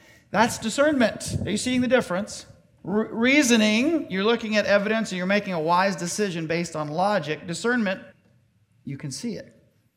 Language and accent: English; Memphis, Tennessee, United States; also born or lived in Casey, Mississippi; I said I grew up in Memphis. Part of my time in Memphis was in a rural area called Casey, Mississippi.